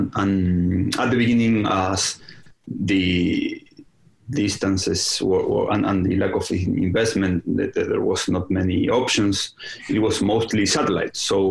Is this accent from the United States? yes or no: no; Argentina; English is a second language; now in Montevideo, Uruguay; I'm actually from Argentina, but I'm living in Montevideo.